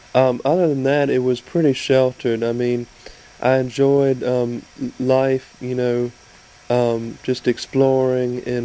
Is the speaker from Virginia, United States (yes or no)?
yes; Leesburg, Virginia, United States; born there; Well, I was born in Leesburg, Virginia, which is kind of in the northern Virginia region, not too far from Washington, D.C.